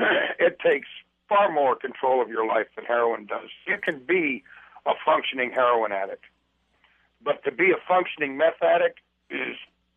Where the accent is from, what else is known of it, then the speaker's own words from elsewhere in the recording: Maine, United States; I was born and raised up in Maine. Maine in the 60s and 70s was kind of a dead zone.